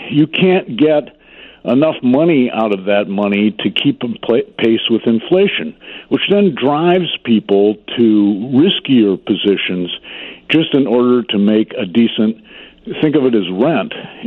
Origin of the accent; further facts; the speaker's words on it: Toledo, Ohio, United States; I grew up in Toledo, Ohio, and I grew up, you know, in a city neighborhood.